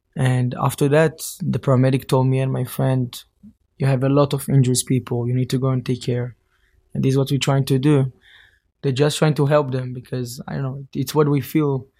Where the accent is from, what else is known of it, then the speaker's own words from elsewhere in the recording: Holon, Tel Aviv District, Israel; English is a second language; We come into best friend from Holon in Israel. We're going up, we grow up together.